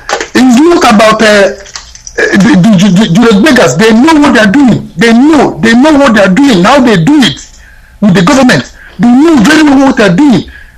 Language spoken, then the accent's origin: English; Onitsha, Anambra, Nigeria; I live in Onitsha. I live in Onitsha. I grew up in Onitsha. I went to school in Onitsha.